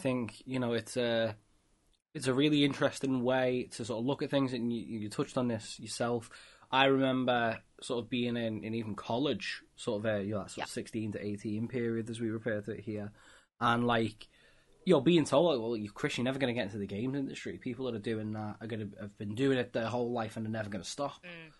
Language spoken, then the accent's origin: English; Liverpool, North West England, United Kingdom; the South, and I'm from Liverpool.